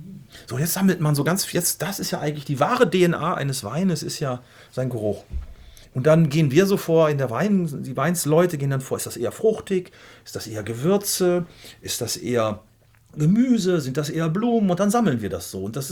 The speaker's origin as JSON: {"language": "German", "town": "Gütersloh", "region": "North Rhine-Westphalia", "country": "Germany", "said": "Gibt auch welche, die sagen so aus Gütersloh, sage ich mal aus meiner Heimat, die würden sagen, oh, der ölt aber gut."}